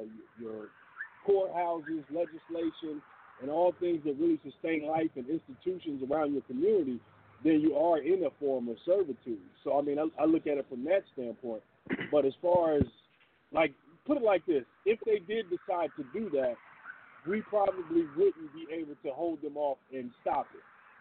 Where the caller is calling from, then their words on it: Atlanta, Georgia, United States; in Atlanta.